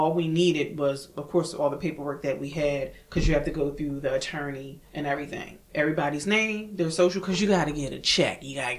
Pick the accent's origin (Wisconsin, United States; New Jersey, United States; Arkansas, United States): New Jersey, United States; Trenton; I was born and raised in Trenton. I am a Trenton girl. Like I said, I am, what is it? Jersey born, Trenton raised.